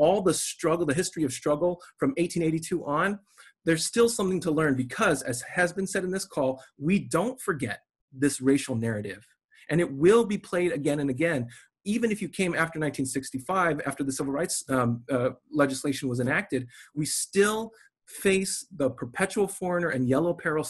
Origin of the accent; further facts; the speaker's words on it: United States; At the same time, I internalized messages about the uniqueness and giftedness of being Taiwanese American. So, you know, in critical race theory, we talk about white over color hierarchy, but for me growing up, it was being Taiwanese versus everybody else.